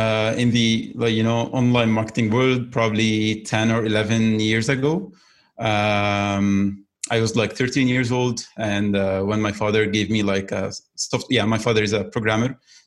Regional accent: Egypt; English is a second language; moved away as an adult; now in Italy; I'm from Egypt, but currently living in Italy.

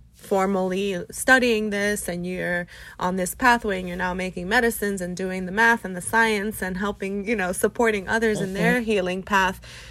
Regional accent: New York, United States; Like, why were we having birthday parties at the beach, you know, as a New Yorker?

